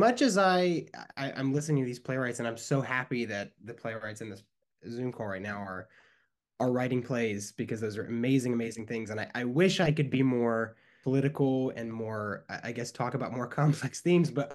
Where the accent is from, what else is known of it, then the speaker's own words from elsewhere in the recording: the South, United States; moved away as an adult; now in New York, United States; moved to New York when I was 18, right out of high school. And I remember, I haven't seen much theater. I grew up in the South and there's not all that much theater in the South.